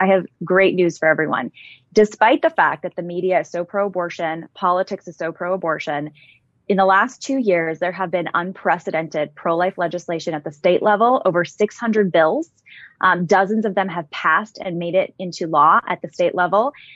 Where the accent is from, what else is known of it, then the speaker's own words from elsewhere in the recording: California, United States; I'm from California. I watched this happen firsthand.